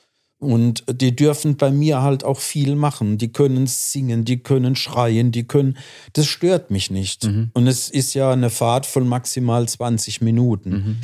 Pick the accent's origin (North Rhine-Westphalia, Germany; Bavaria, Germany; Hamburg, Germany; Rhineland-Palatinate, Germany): Rhineland-Palatinate, Germany; Speyer; ich bin ja in Speyer geboren und musste auch aus der Altstadt hinten am Dom vorbei, ins Gymnasium später.